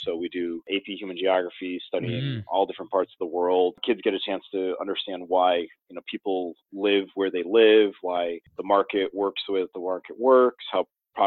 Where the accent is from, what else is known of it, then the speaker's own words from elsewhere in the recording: Bristol, Connecticut, United States; also born or lived in New Britain; I grew up here. I was born in New Britain, Connecticut, and I grew up in Bristol, Connecticut. But my dad is Filipino.